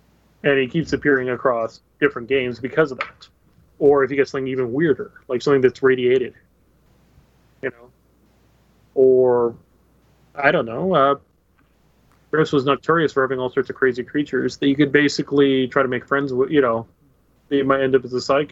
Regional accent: Canada; I'm Canadian

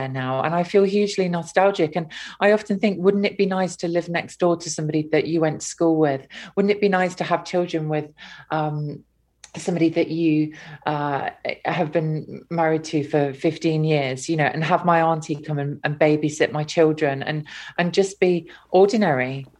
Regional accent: Hucknall, East Midlands, United Kingdom; Well, I hated my hometown growing up, and I was desperately, desperately unhappy

